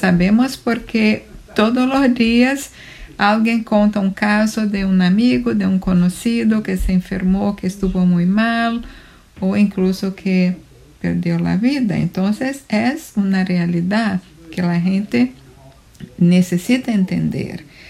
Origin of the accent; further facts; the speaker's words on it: Brazil; Spanish is a second language; now in New York, United States; Yo soy brasileña y vivo en Queens, en Nueva York.